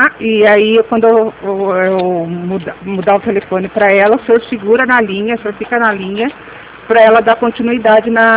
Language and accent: Portuguese; Limeira, São Paulo, Brazil; Eu sou do interior de São Paulo, Limeira.